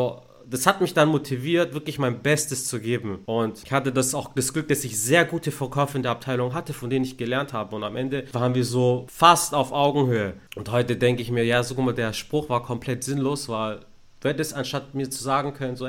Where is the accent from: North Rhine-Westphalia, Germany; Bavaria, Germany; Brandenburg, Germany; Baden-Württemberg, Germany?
Baden-Württemberg, Germany; Stuttgart; ich bin in Stuttgart geboren, aufgewachsen und wir waren gemischt, alles. Ich bin mit Deutschen aufgewachsen, mit Türken, Italienern, Griechen, alles.